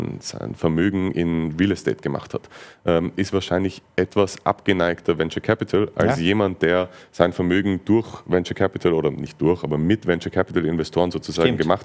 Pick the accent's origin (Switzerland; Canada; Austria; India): Austria; Vienna; auch ganz direkt als Wiener natürlich der logische nächste Schritt